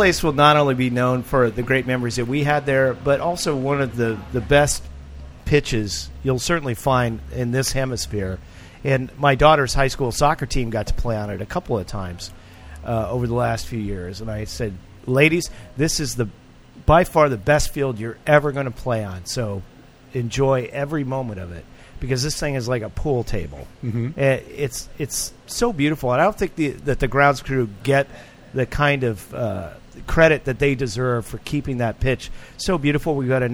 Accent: Pacific Northwest, United States; I grew up in the Northwest, and when they blew up the King Dome.

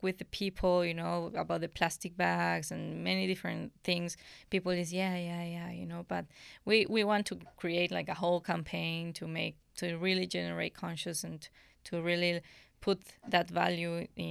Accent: Cusco, Peru; English is a second language; It's like, we are from Peru, from where? Machu Picchu? Oh, yeah, yeah.

